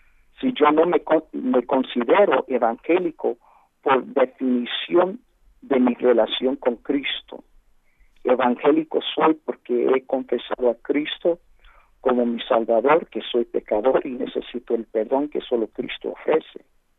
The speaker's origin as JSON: {"language": "Spanish", "country": "Puerto Rico", "said": "tengo familia en Puerto Rico, soy puertorriqueño también. Y mi familia en California"}